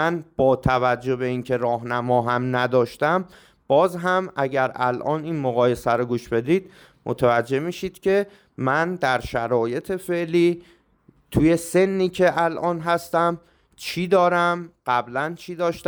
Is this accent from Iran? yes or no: yes; Tehran, Tehran Province, Iran; بچه جنوب شهر تهران بودم و وضع مالی خوبی نداشتیم